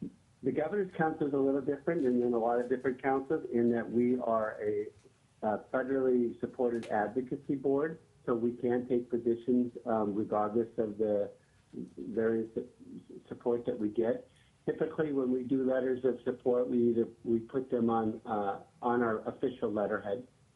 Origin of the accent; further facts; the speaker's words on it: Anchor Point, Alaska, United States; I'm from Anchor Point, Alaska